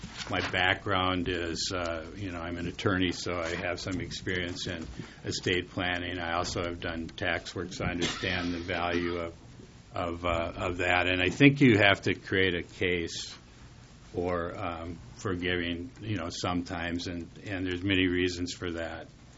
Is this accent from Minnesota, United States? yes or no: yes; New Ulm, Minnesota, United States; One is, I grew up in New Ulm.